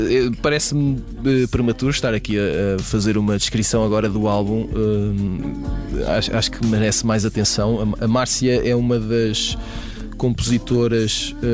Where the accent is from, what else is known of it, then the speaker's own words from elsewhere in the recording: Amadora, Lisbon, Portugal; Isto é um claro caso de nepotismo em relação à minha terra-mãe.